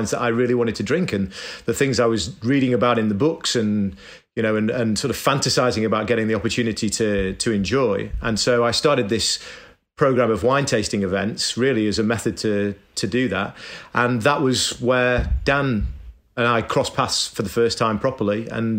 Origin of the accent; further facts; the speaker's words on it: Manchester, North West England, United Kingdom; Well, I grew up in Manchester in Northern England, and I grew up in a working class family, but with a father who'd done quite well for himself despite his modest roots.